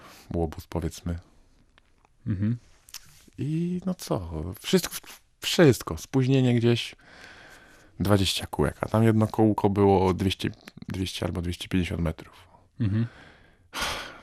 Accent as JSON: {"language": "Polish", "country": "Belarus", "moved": "yes", "lives_now": "Poland", "said": "U nas na Białorusi się chodzi do szkoły normalnie w garniturach i elegancko. A jak się przekonałem, w Polsce nie do końca tak jest."}